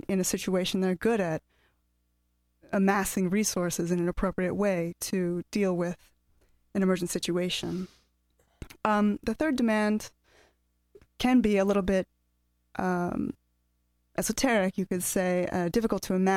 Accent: Monterey, California, United States; from Monterey.

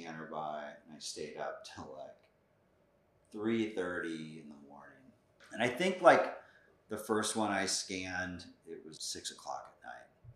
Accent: Los Angeles, California, United States; There was specifically one strip in the valley where I grew up on Sepulveda between Ventura and I think, I don't even know the name of the street, but it's near where the mall is now.

